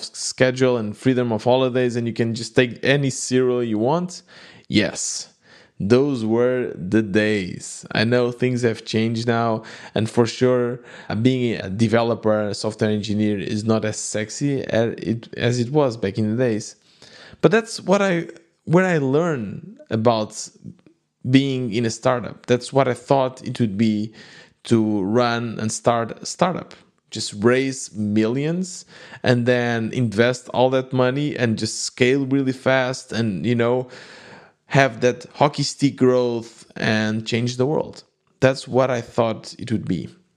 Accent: Portugal; English is a second language; I am from Portugal, but I knew, okay, we need to find somewhere else because in Portugal, we couldn't find companies like those back then.

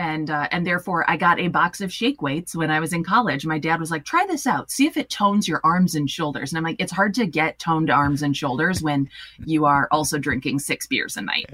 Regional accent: Minneapolis, Minnesota, United States; I grew up in Minneapolis.

